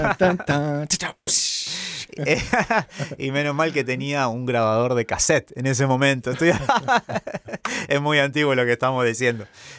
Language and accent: Spanish; Rosario, Santa Fe, Argentina; born there; Nací en Rosario, sí. Sí, sí, sí, ya en el año 78, hace bastante.